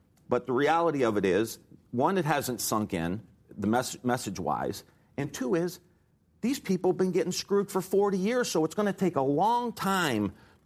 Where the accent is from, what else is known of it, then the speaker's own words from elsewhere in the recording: Ohio, United States; I'm from Northeast Ohio. I represented Youngstown, Akron, Rust Belt towns.